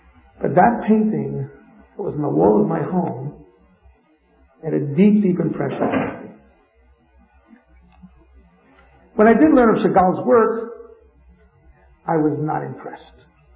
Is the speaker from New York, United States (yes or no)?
yes; New York City, New York, United States; of some of the memories I had of growing up in Crown Heights, Brooklyn, on the days of Rosh Hashanah.